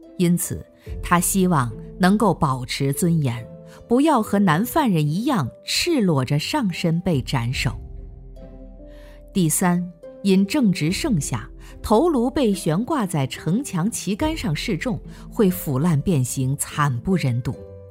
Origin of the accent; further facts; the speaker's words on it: Hangzhou, Zhejiang, China; 我们这代杭州人真是绕着秋瑾之墓长大的。